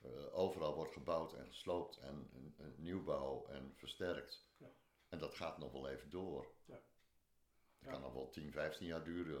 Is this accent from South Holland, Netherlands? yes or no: no; Groningen, Netherlands; En dat wij als Groningers straks de schuld krijgen dat er te weinig gas is